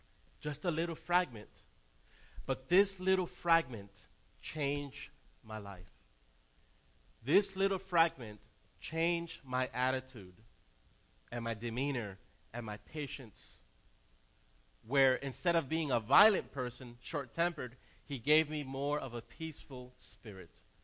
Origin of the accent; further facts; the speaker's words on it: New Orleans, Louisiana, United States; also born or lived in Miami, United States; Growing up in New Orleans and Miami, there's a lot of stress and there's a lot of young people with bad tempers.